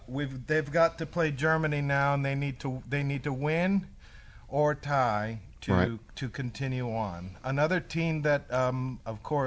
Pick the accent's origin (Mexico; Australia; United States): Mexico; I was, you know, growing up in Mexico, I played a little bit of soccer / football